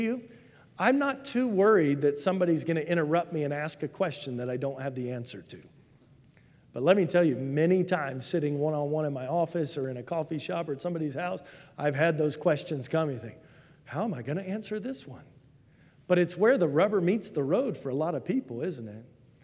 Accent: Texas, United States; I'm from Texas. I'm native. I know there's a few fellow Texans in here today.

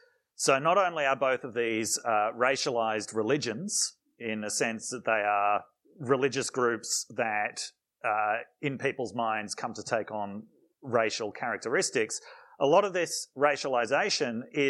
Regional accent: Australia; as an Australian at the time living in the US

